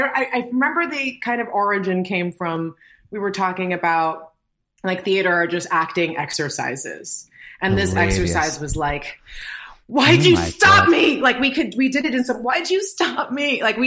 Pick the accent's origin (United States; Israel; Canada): United States; New York; Like I grew up in New York, but I was like, and I was a latchkey kid, but I had to stay home.